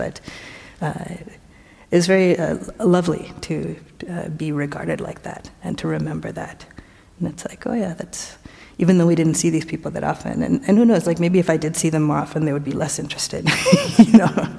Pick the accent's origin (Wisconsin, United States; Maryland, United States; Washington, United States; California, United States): Maryland, United States; Baltimore; So when I was growing up, I grew up in the East Coast in Baltimore. I was born in Baltimore and grew up there, but my extended family a lot are in Sri Lanka.